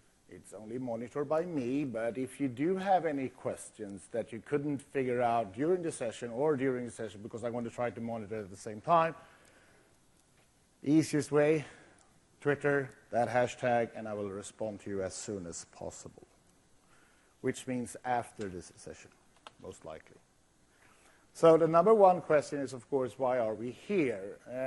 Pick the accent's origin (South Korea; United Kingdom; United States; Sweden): Sweden; I'm from Sweden, which is over there.